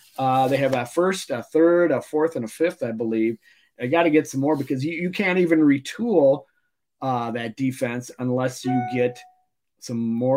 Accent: Mankato, Minnesota, United States; I mean, I'm from Mankato. We played down at MSU Mankato.

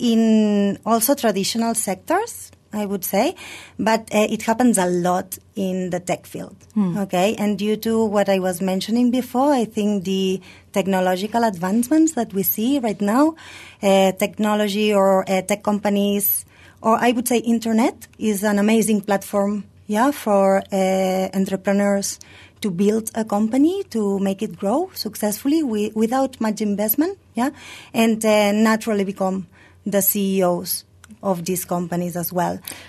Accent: Barcelona, Catalonia, Spain; now in Malaysia; as you can see, per my accent, I'm from Spain, from Barcelona, and I've been in Malaysia for 3.5 years now.

